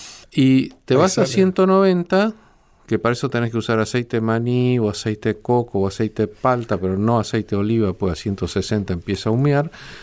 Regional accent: Argentina; nos preguntamos como argentinos

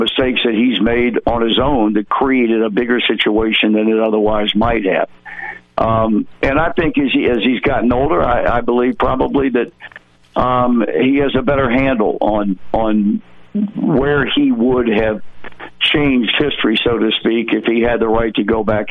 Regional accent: Virginia, United States; I was brought up in Virginia.

